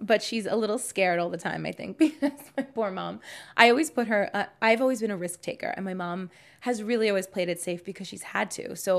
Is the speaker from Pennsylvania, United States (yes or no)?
no; New York, United States; I love New York. So I've had a love-hate relationship with it. I'm from there. So I'm born and raised in New York